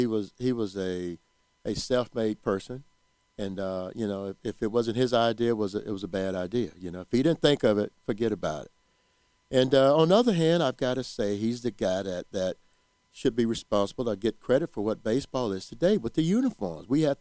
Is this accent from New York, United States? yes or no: no; Mansfield, Louisiana, United States; And I'm like, come on, man, I'm from Mansfield, Louisiana, 21 years old.